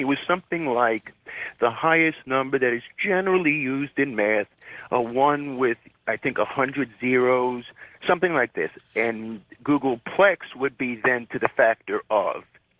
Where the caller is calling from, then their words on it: England, United Kingdom; Hi, I'm calling from England.